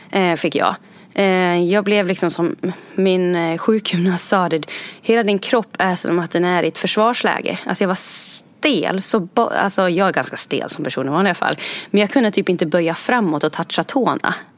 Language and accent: Swedish; Orsa, Dalarna County, Sweden; born or raised there